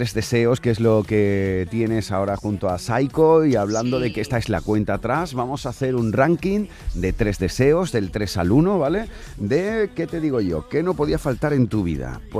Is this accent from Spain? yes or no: yes; Huelva, Andalusia, Spain; Oye, pues tienes que venir a mi Huelva, a mi tierra